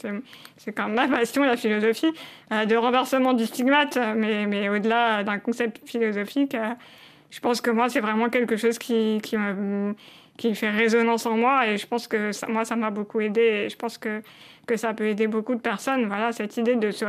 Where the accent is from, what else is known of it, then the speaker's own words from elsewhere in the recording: Paris, Île-de-France, France; je suis née et j'ai grandi à Paris, dans le sud de Paris, le 13e arrondissement pour citer plus précisément.